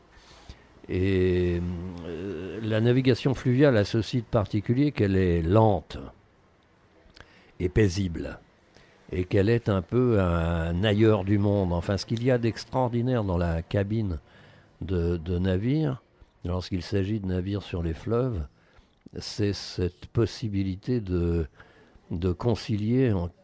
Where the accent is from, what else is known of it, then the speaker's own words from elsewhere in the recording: Brittany, France; J'ai grandi en Bretagne, enfin cet hôpital psychiatrique, enfant. Ensuite à l'extérieur tout de même de cet hôpital psychiatrique.